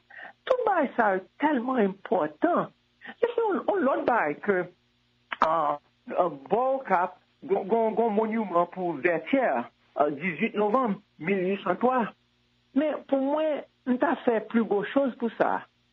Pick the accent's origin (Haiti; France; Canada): Haiti; Nord; Je suis du Nord. Bon, moi, je n'ai pas parlé d'Haïti.